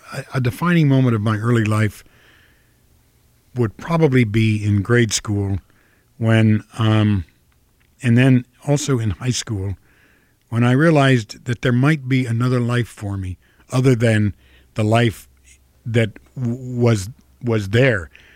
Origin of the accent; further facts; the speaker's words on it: Midwest, United States; accent: Midwestern; But I am from the Midwest.